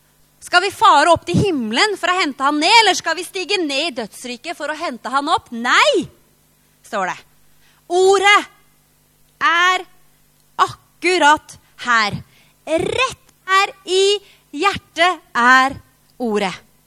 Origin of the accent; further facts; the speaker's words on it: Kløfta, Akershus, Norway; also born or lived in Uppsala, Sweden; For jeg vokste opp da på Kløfta og bodde i forskjellige steder, og så bodde jeg 2 år i Sverige, i Uppsala.